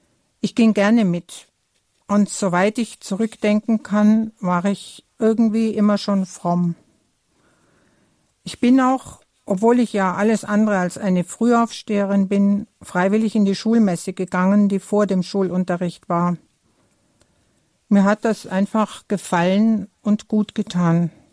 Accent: Lindenberg im Allgäu, Bavaria, Germany; born there; Geboren bin ich in Lindenberg im Allgäu.

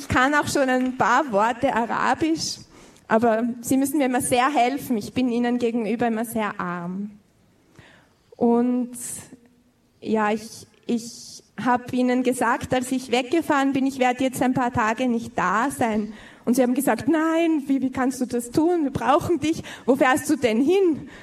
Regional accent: Liezen, Styria, Austria; In dem Bezirk, aus dem ich komme in Österreich, das ist der Bezirk Liezen in der Steiermark.

